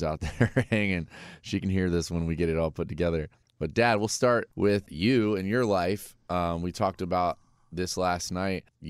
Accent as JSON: {"language": "English", "town": "Vero Beach", "region": "Florida", "country": "United States", "tie": "born or raised there", "also_born_or_lived": "Winter Haven", "said": "Yeah, that's where I was born in Winter Haven Hospital. Polk County, shout out. And I moved over to Vero Beach, Florida at a young age."}